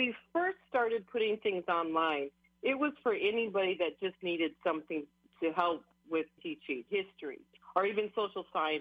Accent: Hawaii, United States; When I started Hawaiian Mission House's, it was definitely a struggle being Hawaiian Kanaka Maoli

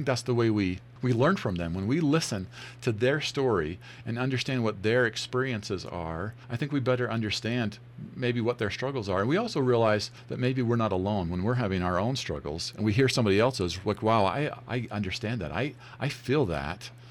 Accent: Pocatello, Idaho, United States; I grew up here in Pocatello, went to Highland High School, go Rams, and then went to Idaho State University.

